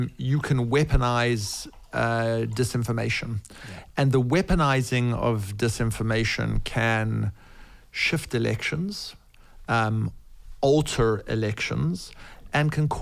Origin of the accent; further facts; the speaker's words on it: South Africa; eucalyptus from my home country, South Africa